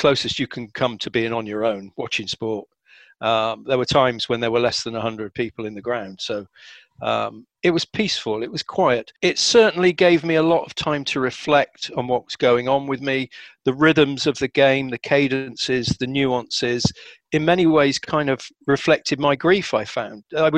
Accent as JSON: {"language": "English", "region": "England", "country": "United Kingdom", "said": "I'm English"}